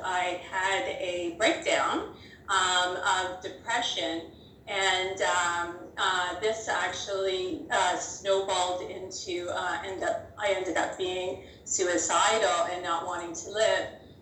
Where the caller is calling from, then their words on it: Hamilton, Ontario, Canada; I'm calling from Hamilton, Ontario, Canada.